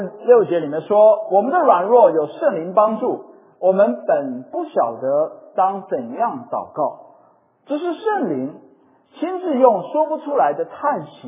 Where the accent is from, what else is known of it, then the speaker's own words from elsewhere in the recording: Taiwan; 因为在过去的生活环境里面，我在台湾长大，都是在民间的那种信仰当中成长的。